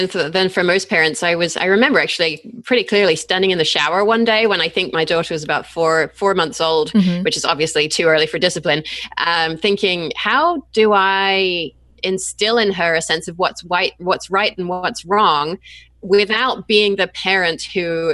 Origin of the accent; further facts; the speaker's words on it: England, United Kingdom; I grew up in England